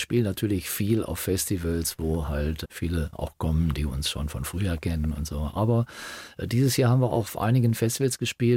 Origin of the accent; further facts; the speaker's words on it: North Rhine-Westphalia, Germany; now in Duisburg, Germany; Und also wir kommen aus dem Ruhrgebiet, ne? Und Helge wohnt in Mülheim, ich wohne in Duisburg.